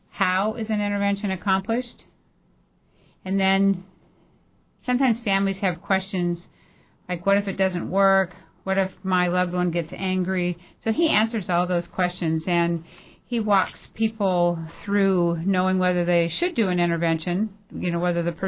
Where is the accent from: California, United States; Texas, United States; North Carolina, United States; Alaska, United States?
Alaska, United States; Juneau; but I grew up here in Juneau, so I'm up for the week doing some training and some interventions, actually.